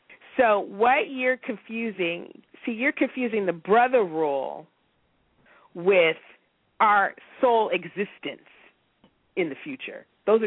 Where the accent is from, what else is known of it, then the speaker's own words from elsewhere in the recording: San Diego, California, United States; I grew up in San Diego.